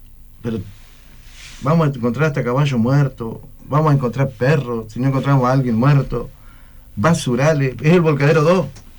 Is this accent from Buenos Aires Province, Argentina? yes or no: no; Paraná, Entre Ríos, Argentina; yo soy nacido y criado en Bajada Grande